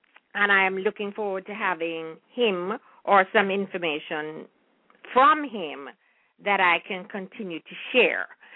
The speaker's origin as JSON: {"language": "English", "country": "Jamaica", "tie": "born or raised there", "said": "a lot of things that we even enjoyed in our time growing up in Jamaica, we really never know the depth"}